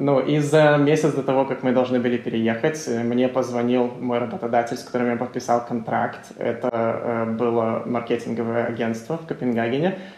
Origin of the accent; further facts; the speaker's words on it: Belarus; moved away as an adult; also born or lived in Poland; now in Sweden; мне 23. Я родом из Беларуси, на последние 6 лет я жил в Польше. Переехал я туда, чтобы пойти учиться в Варшавском университете.